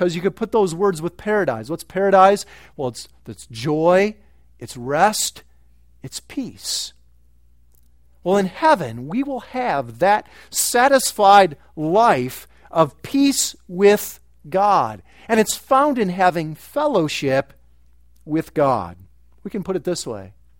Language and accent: English; Chicago, Illinois, United States; now in Grand Rapids, United States; I love Chicago pizza. I grew up in Chicago and love that kind of pizza, and you just can't get that in Grand Rapids.